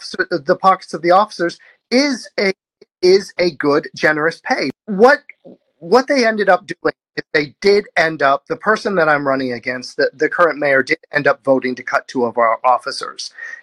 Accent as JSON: {"language": "English", "region": "Pennsylvania", "country": "United States", "said": "I'm not from California. I'm from a town in Pennsylvania on a mountain by the Appalachian Trail that currently has a population of, I think, 90 people."}